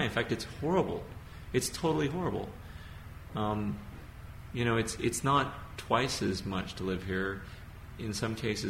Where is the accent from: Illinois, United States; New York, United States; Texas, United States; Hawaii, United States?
Hawaii, United States; I grew up in Hawaii in the 70s, 80s. I've seen it. Hawaii was not an easy place.